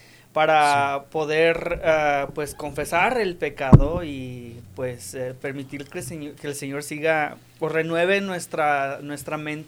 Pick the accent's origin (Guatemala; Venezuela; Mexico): Mexico; en México, lo digo como mexicano